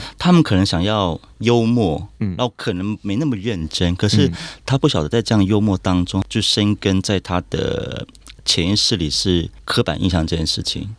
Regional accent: Hualien County, Taiwan; 我们是花莲来的，我们是原住民，这样。

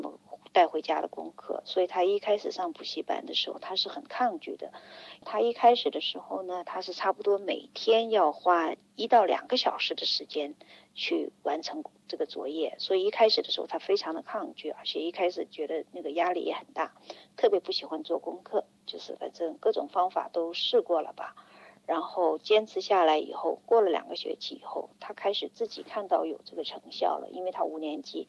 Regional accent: China; 我们作为新移民，而且来自中国吧

